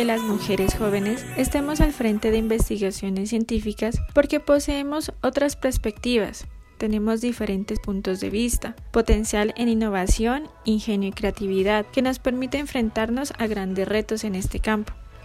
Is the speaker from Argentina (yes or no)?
no; Ipiales, Nariño, Colombia; now in Cali, Colombia; Tengo 27 años, soy oriunda de Ipiales, Nariño. Vivo en la ciudad de Cali.